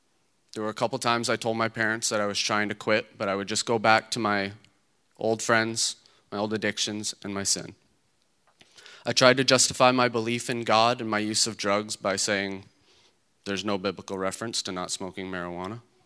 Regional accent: Napanee, Ontario, Canada; I'm from Napanee, Ontario. I'm 28 years old, and I know that I don't look it.

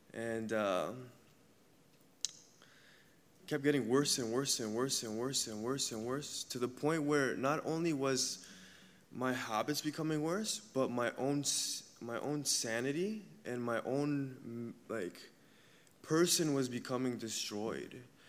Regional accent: Hamilton, Ontario, Canada; my hometown is Hamilton, Ontario. And growing up, both my parents were together.

